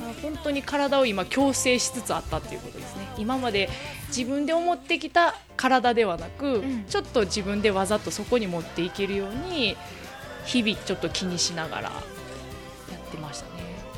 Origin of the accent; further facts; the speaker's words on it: Kagoshima, Japan; also born or lived in Osaka; 生まれは大阪ですが、うん、ほぼ鹿児島です。